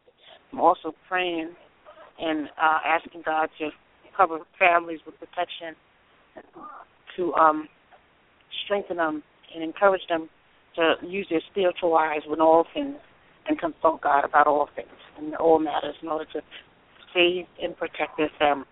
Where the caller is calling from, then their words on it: Pennsylvania, United States; I'm calling from Pennsylvania